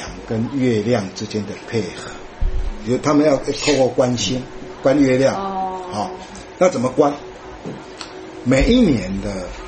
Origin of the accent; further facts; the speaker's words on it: China; 跟我们中国人的新年，我们是从农历的一月